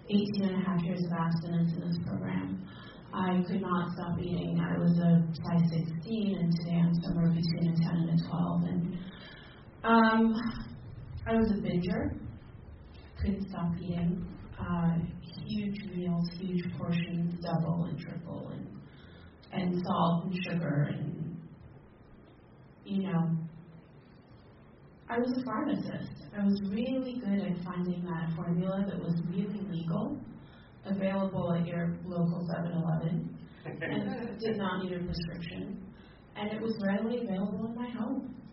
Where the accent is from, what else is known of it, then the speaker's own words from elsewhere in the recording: England, United Kingdom; I grew up in England, and England is 8 hours ahead.